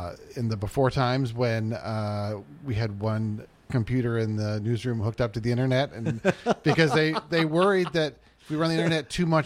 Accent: Calgary, Alberta, Canada; born there; also born or lived in Fort Collins, United States; So it's a long route, but I was born in Calgary, Canada.

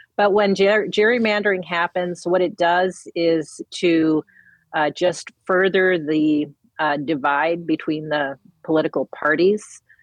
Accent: Chippewa Falls, Wisconsin, United States; I didn't know any radicals growing up in Chippewa Falls, Wisconsin.

